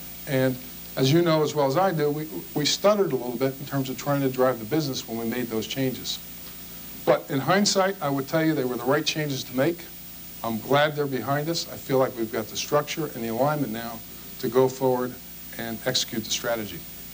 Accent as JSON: {"language": "English", "town": "New York City", "region": "New York", "country": "United States", "tie": "born or raised there", "said": "Some of you may not know that I was actually born and raised in New York City. Now, if I start talking fast, that'll become very apparent. But it's great to be back in my home city and home state."}